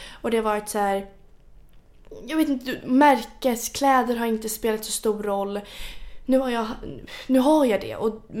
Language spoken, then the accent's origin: Swedish; Djursholm, Stockholm County, Sweden; Ja, det är jättebra för att jag växte upp på Djursholm. Eller i Djursholm säger man ju. Så bodde jag ju där tills jag var 6 eller 7 tror jag.